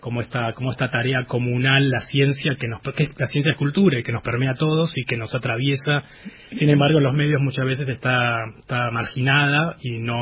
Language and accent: Spanish; Buenos Aires, Argentina; Yo nací, crecí toda mi vida en Boedo.